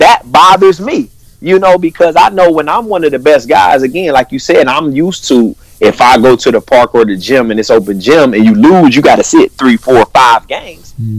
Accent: Warrensville, Ohio, United States; Played there before transferring to Warrensville, where I grew up in Warrensville.

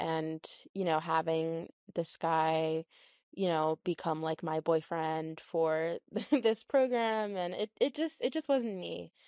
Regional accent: Maryland, United States; So growing up in Maryland, I was surrounded by a lot of kind of middle, upper class Black families.

